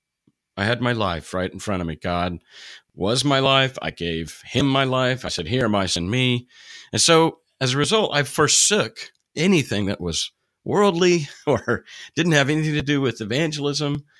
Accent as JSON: {"language": "English", "region": "Oklahoma", "country": "United States", "tie": "born there", "said": "I was born in Oklahoma, and I was raised Presbyterian"}